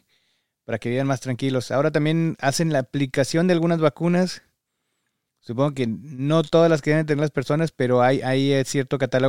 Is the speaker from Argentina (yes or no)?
no; Mexico; Dentro de la educación que hemos recibido como mexicanos